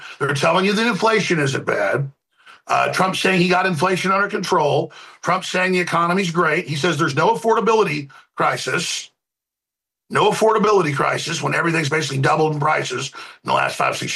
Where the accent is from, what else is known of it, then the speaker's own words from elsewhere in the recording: Dallas, Texas, United States; many times growing up in Dallas, I saw tornadoes.